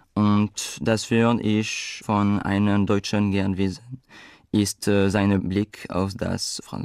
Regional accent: France; German is a second language; ich komme aus Frankreich und ich bin 2001 geboren. Ich lerne Deutsch

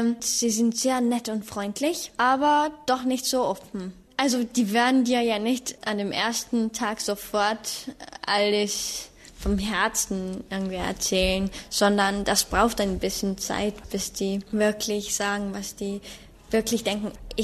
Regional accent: Estonia; German is a second language; ich komme aus Estland und ich bin 20. 11 Monate lang habe ich in Deutschland gelebt und gewohnt, in der Nähe von Osnabrück, in Bad Iburg.

